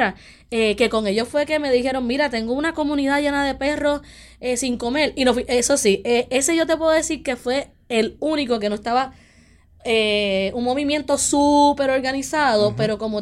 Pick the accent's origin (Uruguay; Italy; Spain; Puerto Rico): Puerto Rico; moved away; somos muchos puertorriqueños afuera y no vamos a dejar de comer lo que nos gusta.